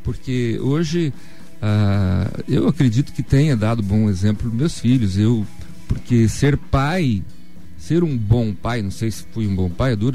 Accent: Terra Boa, Paraná, Brazil; also born or lived in Astorga; Eu fui criado numa cidade chamada Terra Boa. Eu não nasci lá, nasci em Astorga, mas eu fui criado em Terra Boa

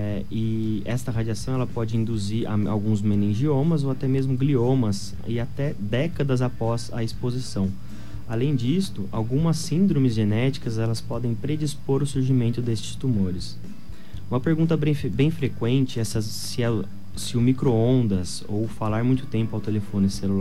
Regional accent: São Paulo, Brazil; moved away as an adult; Eu venho do interior de São Paulo, na verdade, formação na capital de São Paulo, e cheguei semana passada

